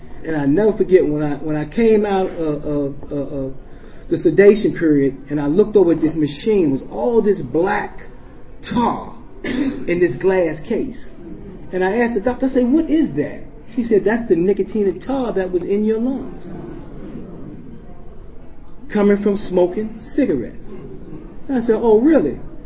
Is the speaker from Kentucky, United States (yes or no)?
no; Washington, District of Columbia, United States; now in Germantown, United States; because I'm from Washington, D.C., but now I live in the suburbs, you know.